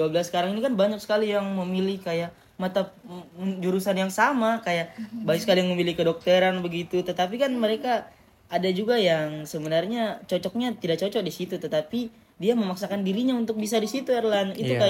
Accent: Southeast Sulawesi, Indonesia; Kita ini kan putra daerah Sulawesi Tenggara

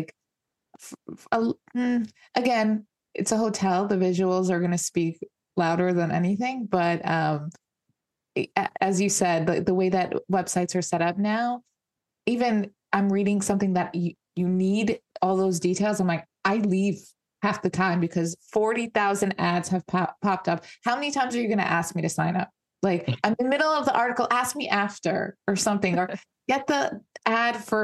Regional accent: New York, United States; because when I was younger as well, my mom would take us, I'm from New York, and we didn't get to stay at hotels

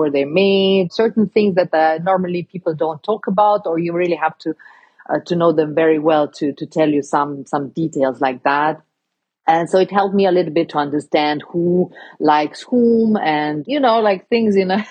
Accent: Romania; Because I come from Romania, mm-hmm. So in a lot of countries, including Romania, people think of politicians as corrupt.

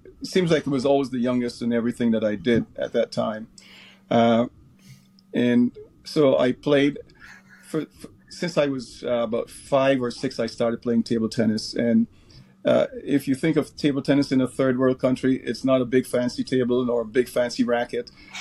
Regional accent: Guyana; I started off as a young table tennis player in my home country. I was born in Guyana in South America.

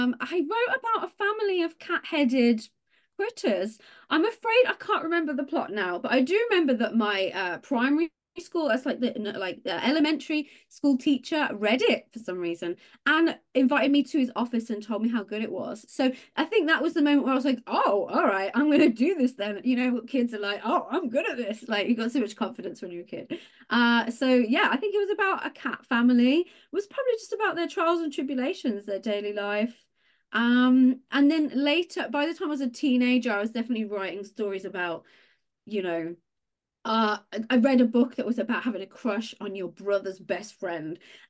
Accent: United Kingdom; I am British.

